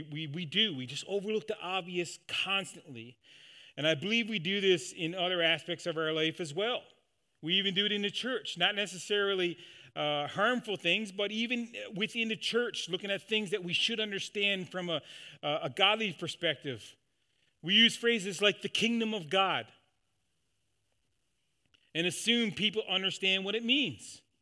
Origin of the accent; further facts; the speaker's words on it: Newfoundland and Labrador, Canada; also born or lived in Northern Ontario; I grew up in Newfoundland and spent a lot of time in Northern Ontario.